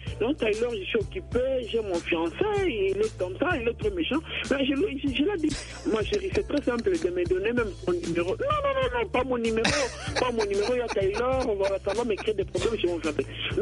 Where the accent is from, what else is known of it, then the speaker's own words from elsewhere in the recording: Tshikapa, Kasaï, DR Congo; born there; je suis né à Tchikapa.